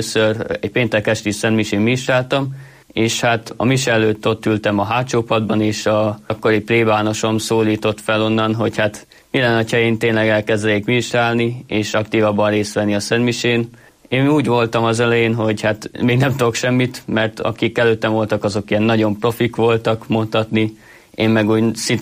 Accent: Szendrő, Borsod-Abaúj-Zemplén, Hungary; Én Szendrőből származom

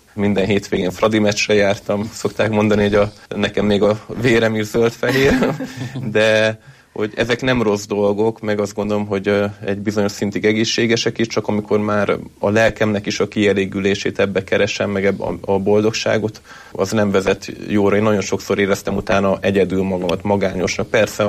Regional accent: Budapest, Hungary; born there; Igen, én egy katolikus családból jövök, Budapesten születtem, 7 vagyunk testvérek

